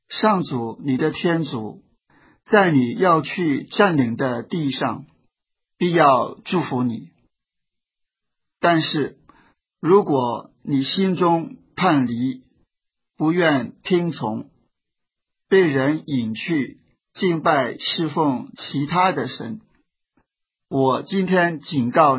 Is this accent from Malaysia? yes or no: no; China; 我们中国人读古书的时候就经常提到文史哲不分家